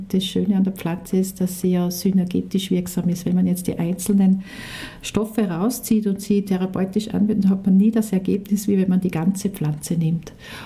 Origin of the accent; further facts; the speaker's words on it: Austria; bei uns in Österreich